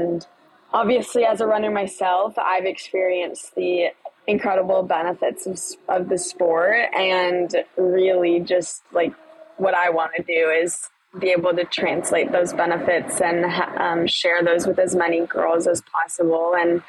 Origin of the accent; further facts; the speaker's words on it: Minnesota, United States; now in Washington, D.C., United States; I'm from Minnesota, but I currently go to school at Georgetown in Washington, D.C.